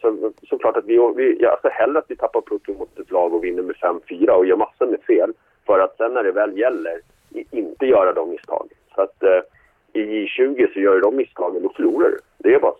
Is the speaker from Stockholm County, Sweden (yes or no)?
yes; Stockholm, Stockholm County, Sweden; Så är man kvar hemma i Stockholm och får åka bil till en ishalla i Stockholm som man har varit i 500 gånger som ungdomsspelare.